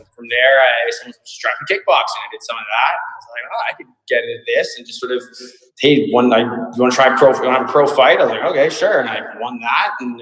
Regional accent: Victoria, British Columbia, Canada; moved away as an adult; I'm from a place called Vancouver Island, a city called Victoria in BC, British Columbia, Canada. I grew up there, until I was 27. Then met my now wife and moved to the mainland

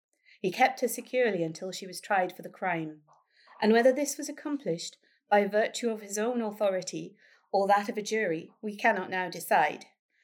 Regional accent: Wallsend, North East England, United Kingdom; I grew up in Wall's End, and one of the things that struck me was people would occasionally say, oh, yes, down at the Dean, that's where the witches were.

